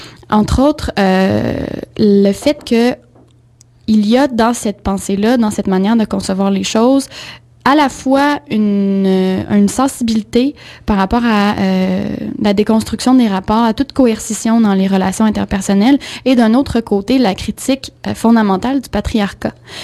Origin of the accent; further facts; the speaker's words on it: Quebec City, Quebec, Canada; Puis, en fait, je suis revenue à Québec, ma terre natale.